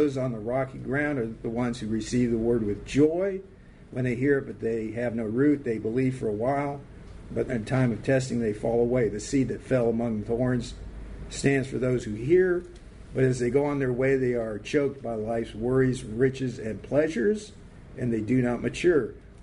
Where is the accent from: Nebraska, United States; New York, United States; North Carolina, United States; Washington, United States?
Washington, United States; born there; Any of y'all ever seen Mount Rainier? I was born near Mount Rainier. Pretty awesome mountain.